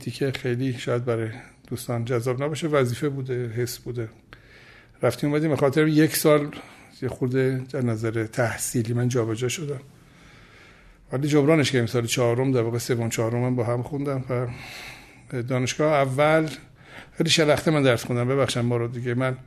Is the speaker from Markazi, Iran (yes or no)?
no; Tehran, Tehran Province, Iran; من متولد تیر 49 هستم در تهران. خودم پدرم مادرم تهران دنیا آمدیم، در محل نارمک تهران در واقع دنیا آمدم و بزرگ شدم.